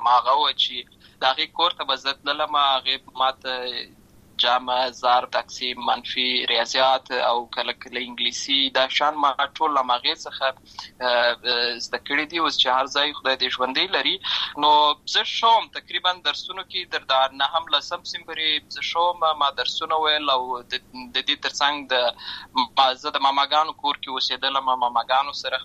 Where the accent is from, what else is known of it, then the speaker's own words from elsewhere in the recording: Lashkar Gah, Helmand, Afghanistan; زه په اصل کې د ورزغان ولایت یم. اما زه په هلمند ولایت لشکرګاه کې پیدا شوی یم. امالته لوی شوی یم او امالته می شونځي لسته ده.